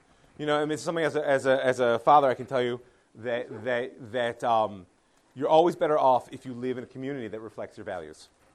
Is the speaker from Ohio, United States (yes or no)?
yes; Cleveland, Ohio, United States; Imagine you were the head of, I grew up in Cleveland, you were the head of the Cleveland Federation, right?